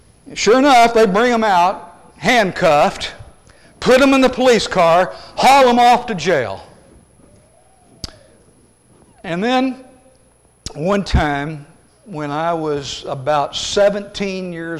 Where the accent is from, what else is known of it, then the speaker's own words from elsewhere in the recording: Midland, Arkansas, United States; I grew up in Midland, Arkansas, population 300. And about 20 miles south of Fort Smith.